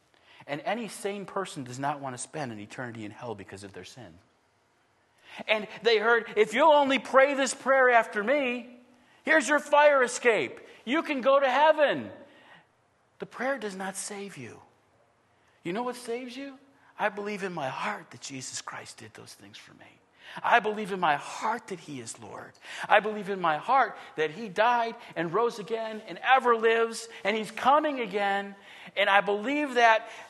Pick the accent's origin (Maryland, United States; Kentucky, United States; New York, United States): New York, United States; Buffalo; I grew up in Buffalo, New York.